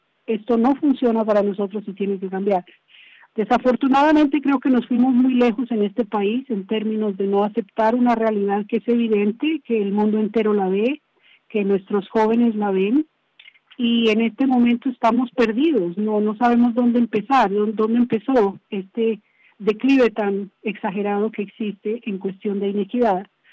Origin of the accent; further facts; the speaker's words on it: Colombia; Latinoamérica en general, yo soy de Colombia y obviamente Colombia está sufriendo.